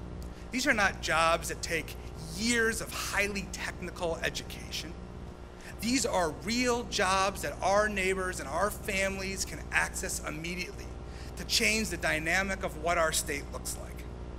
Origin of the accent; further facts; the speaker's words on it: Rochester, New York, United States; Good morning. … I have the great pleasure of representing my hometown of Rochester in the New York State Senate.